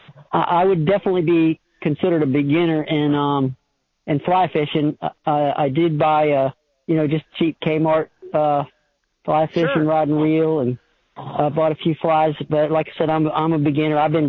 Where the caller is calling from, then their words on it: Nebo, North Carolina, United States; I'm in Nebo, North Carolina.